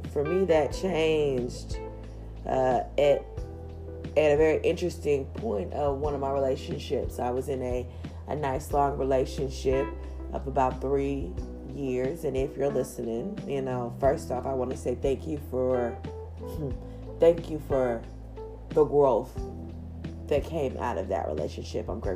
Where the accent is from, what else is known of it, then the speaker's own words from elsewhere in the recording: the South, United States; I am a Southern girl, born and raised, okay, in the South. And being born and raised in the South, it gives you a whole other aspect on life.